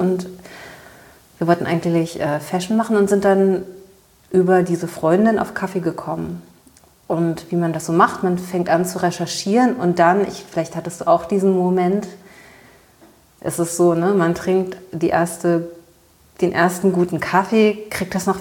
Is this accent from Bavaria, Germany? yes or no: no; Berlin, Germany; als Teenager in West-Berlin